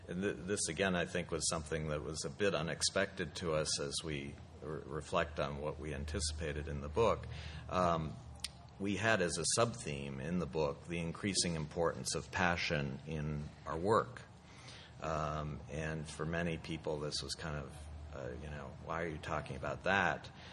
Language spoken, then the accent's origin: English; California, United States; Well, they ask me where I'm from, and I say, I'm from California.